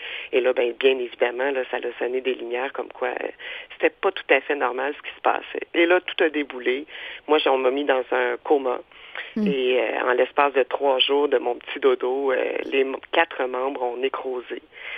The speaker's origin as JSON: {"language": "French", "town": "Saint-Hyacinthe", "region": "Quebec", "country": "Canada", "tie": "born or raised there", "lives_now": "Trois-Rivières, Canada", "said": "je suis native de Sainte-Hyacinthe, mais j'habite Trois-Rivières depuis près de, même je pense, plus de 10 ans."}